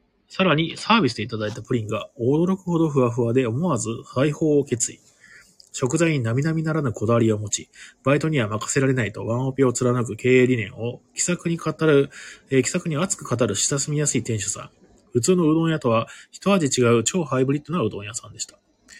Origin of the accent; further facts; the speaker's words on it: Ehime, Japan; 出身が愛媛県だっていうのもあるんですけど